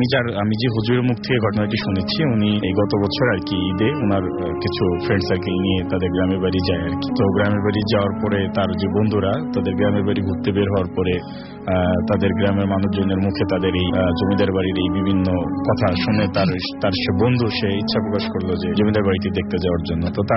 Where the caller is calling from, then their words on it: Dhaka, Dhaka Division, Bangladesh; আমি মিরপুর সেনপাড়া থেকে এসেছি।